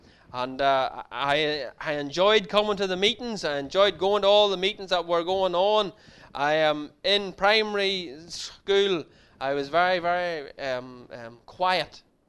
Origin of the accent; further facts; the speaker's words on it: Markethill, Northern Ireland, United Kingdom; Well, I grew up in the Free Presbyterian Church. I grew up in Market Hill, outside of Armagh. And that was where I grew up